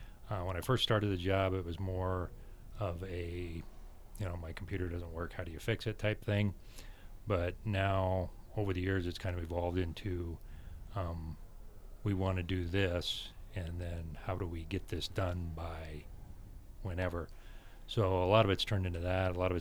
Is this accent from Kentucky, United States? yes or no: no; Carroll, Nebraska, United States; I'm originally from Carroll, Nebraska, which is not all that far away from here.